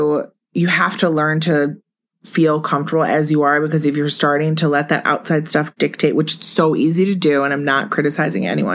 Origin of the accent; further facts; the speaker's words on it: Milwaukee, Wisconsin, United States; I'm from Milwaukee, and I am a supermodel.